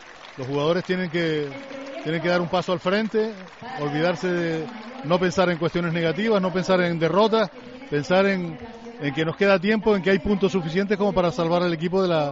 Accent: Canary Islands, Spain; los que somos de Tenerife y los que venimos al estadio todos los domingos

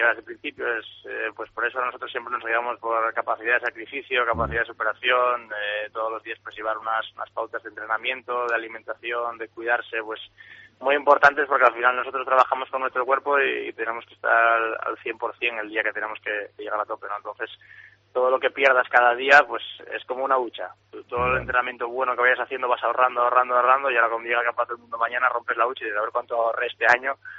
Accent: Asturias, Spain; Sí, yo soy de Asturias. Lo que pasa es que, bueno, este año, desde hace 3 meses, la concentración fue en Madrid. Estamos concentrados en la residencia Joaquín Blume.

